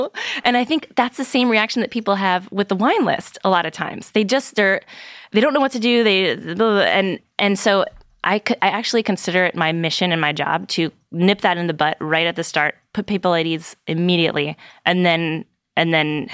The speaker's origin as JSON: {"language": "English", "region": "Virginia", "country": "United States", "said": "And I'm from Virginia, which has a blossoming wine country as well"}